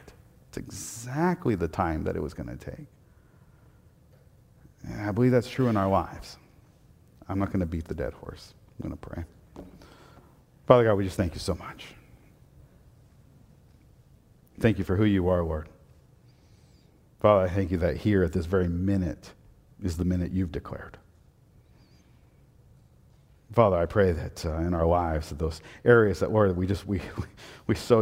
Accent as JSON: {"language": "English", "town": "Portland", "region": "Oregon", "country": "United States", "tie": "born or raised there", "said": "I grew up in Portland, right? I grew up in a 24/7 town into a town that closes at, you know, 6."}